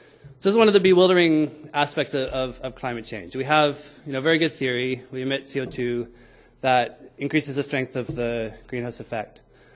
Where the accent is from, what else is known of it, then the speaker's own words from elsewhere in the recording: Vancouver, British Columbia, Canada; there's something I didn't realize growing up on the West Coast in Vancouver.